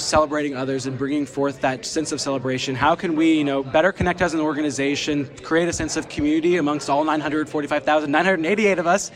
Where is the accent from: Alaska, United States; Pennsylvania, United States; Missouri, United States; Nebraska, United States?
Missouri, United States; Mexico; I am from Mexico, Missouri in Northeast Missouri, so about 45 minutes from Columbia.